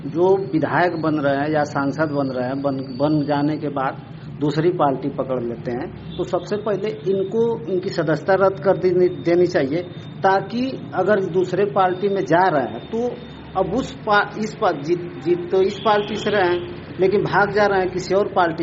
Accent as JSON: {"language": "Hindi", "town": "Malikpura", "region": "Uttar Pradesh", "country": "India", "said": "मैं गाजीपुर जिले के मनिहारी ब्लॉक के मलिकपुरा ग्राम सभा का रहने वाला हूँ।"}